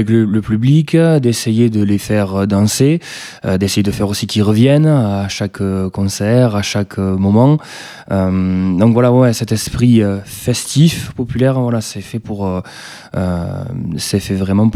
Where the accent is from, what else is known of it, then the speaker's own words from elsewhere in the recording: Toulouse, Occitanie, France; now in Carcassonne, France; Ouais, je suis de Toulouse à la base.